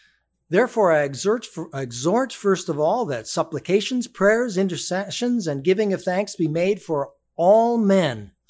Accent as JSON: {"language": "English", "country": "Canada", "said": "I'm Canadian, which means that as a Commonwealther, sometimes we have vocabulary that might be a little bit different."}